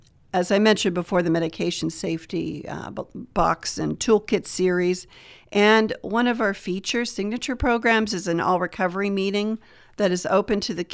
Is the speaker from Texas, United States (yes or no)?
no; St. Marys, Pennsylvania, United States; I was born and raised in St. Mary's, and I left for a long while and did my education and my first career in higher ed. And then I moved back to the area about 15, 17 years ago